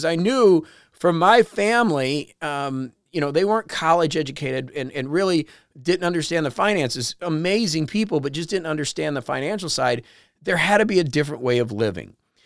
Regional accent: Indiana, United States; growing up in Indiana and kind of being lower middle class

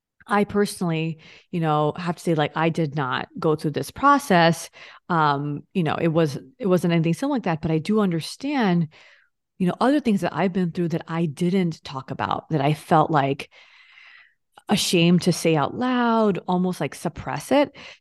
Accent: India; Listen, so I'm Indian.

